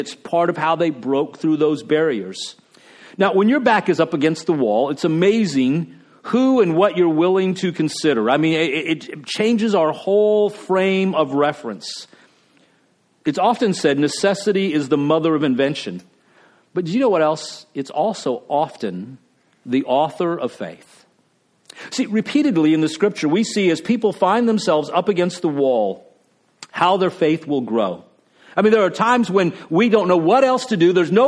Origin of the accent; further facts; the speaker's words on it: El Paso, Texas, United States; my wife, you know, she grew up in Minnesota, and I grew up in El Paso, Texas, out in the desert, you know?